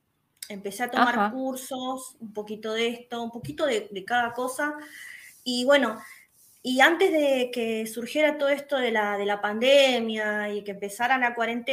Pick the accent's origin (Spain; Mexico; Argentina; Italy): Argentina; Quilmes, Buenos Aires Province; Sí, de Quilmes.